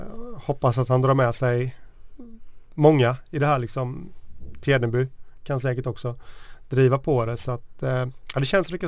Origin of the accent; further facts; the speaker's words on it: Sweden; Och det känns ju kanske inte så bra att höra då som svensk att ett österrikiskt lag är bättre.